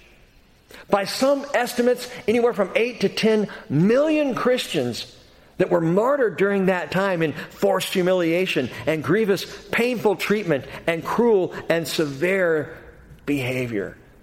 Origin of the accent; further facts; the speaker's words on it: United States; but growing up in America, as a kid in this country, I read that verse.